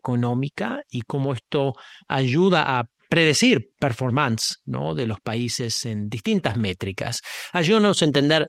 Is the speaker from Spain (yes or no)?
no; Argentina; No me quites como argentino la ilusión de los árboles de empanada aún.